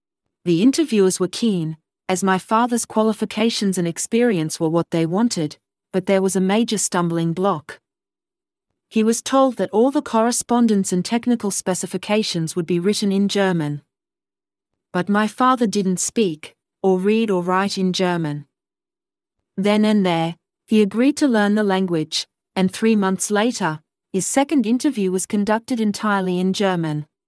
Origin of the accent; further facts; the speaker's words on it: Sydney, New South Wales, Australia; born there; I was born in Sydney at the end of 1948.